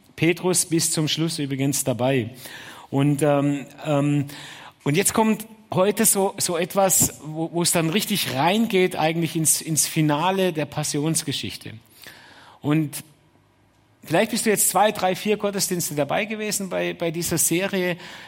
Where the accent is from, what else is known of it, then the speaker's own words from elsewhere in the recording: Dettingen, Baden-Württemberg, Germany; accent: Swabian; Und ich muss sogar richtig mich anstrengen, hier Hochdeutsch zu sprechen, weil ich komme eigentlich aus Dettingen, gell? Und das ist ja nicht so weit weg von hier. Und dann spricht man richtig schön Schwäbisch, wie bei euch auch.